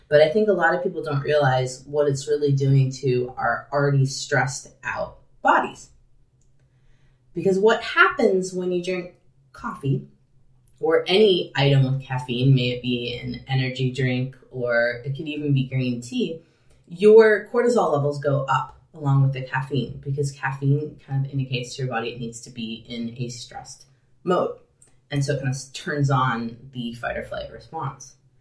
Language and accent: English; Illinois, United States; now in Pacific Northwest, United States; people do drink a little more coffee here in the Pacific Northwest than I'm used to in my home state of Illinois.